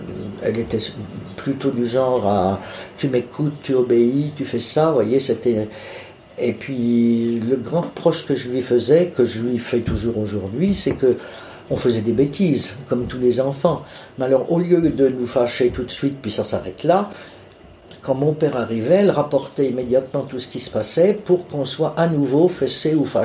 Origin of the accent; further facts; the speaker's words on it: Bourges, Centre-Val de Loire, France; also born or lived in Charleville-Mézières; Je suis née à Mézières-Charleville, dans les Ardennes. Mais je n'y ai pas vécu parce que quand j'ai eu 3 ans, mes parents ont déménagé, sont venus s'installer dans le Berry. Ils sont venus à Bourges.